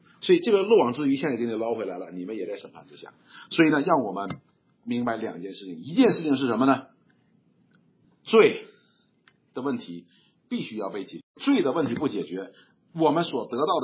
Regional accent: Northeast China, China; accent: Northeastern Mandarin; 如果用我们东北话翻译，应该你们应该听他的

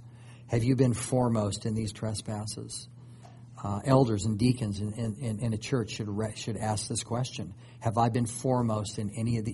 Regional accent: Los Angeles, California, United States; You know, it was amazing to go back to L.A. again. You know, I grew up in that area.

